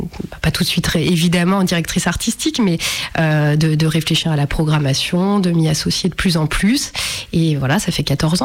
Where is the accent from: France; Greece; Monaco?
France; Auvergne-Rhône-Alpes; born there; Donc en effet, je suis née dans l'Ain, je continue de vivre